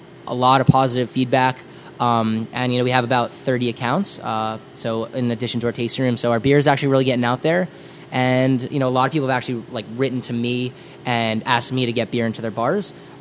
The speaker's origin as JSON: {"language": "English", "region": "New Jersey", "country": "United States", "said": "northern New Jersey craft beer, which is where I'm from. I'm from Bergen County."}